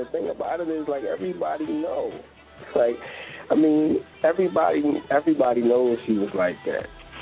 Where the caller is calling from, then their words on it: Philadelphia, Pennsylvania, United States; I'm calling from Philly.